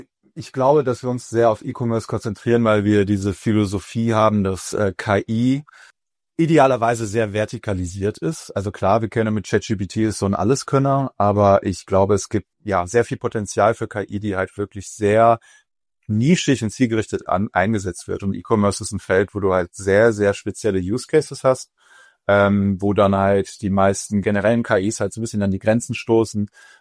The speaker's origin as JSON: {"language": "German", "region": "West Germany", "country": "Germany", "lives_now": "Leipzig, Germany", "said": "Ich komme ja eigentlich aus Westdeutschland"}